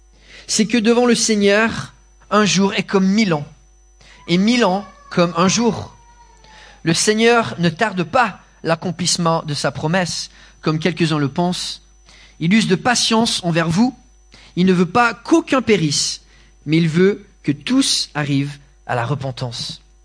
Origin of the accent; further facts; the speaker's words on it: Toulouse, Occitanie, France; also born or lived in Los Angeles; now in Lyon, France; en tant que Toulousain. Même si voilà, ça fait 11 ans que j'habite à Los Angeles. Non, j'ai quitté Lyon il y a 20 ans pour aller 11 ans à Los Angeles et ensuite 10 ans à Lyon.